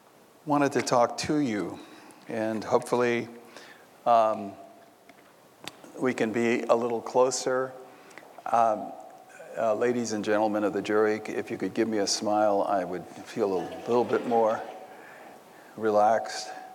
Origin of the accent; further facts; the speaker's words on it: New York, United States; I'm from New York, so I speak fluent sarcasm.